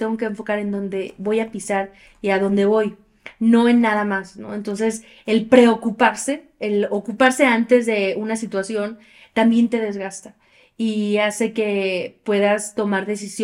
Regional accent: Aguascalientes, Mexico; la camioneta se rentaba de Aguascalientes, de donde soy, hacia Puebla

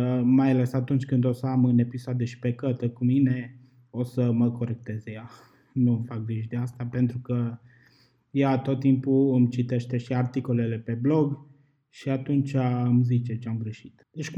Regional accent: Arad, Arad County, Romania; noi suntem din Arad, deci probabil vom folosi și unele regionalisme de aici din zonă, pentru că, de exemplu, la noi se mai zice aștia

